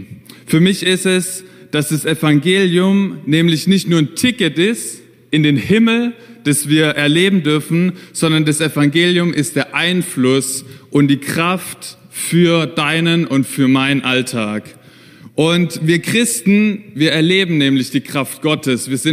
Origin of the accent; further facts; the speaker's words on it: Germany; now in Vienna, Austria; ich komme ja aus Deutschland mit Michelle, seit Oktober sind wir hier in Wien